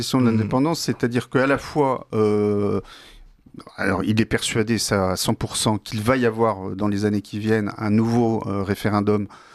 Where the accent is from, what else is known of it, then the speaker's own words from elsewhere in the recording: France; Nous, notre défi en tant que Français, il est très beau